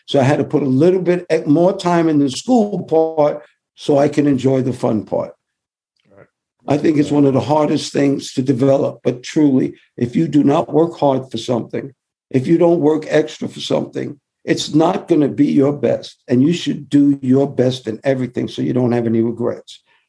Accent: New York, United States; And we're from New York.

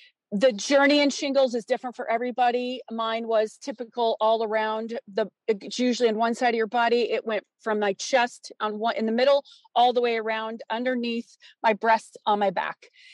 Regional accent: Idaho, United States; moved away as an adult; In August of 2017, I moved from Colorado to Colorado from Idaho. And Idaho had been my hometown for 50 years.

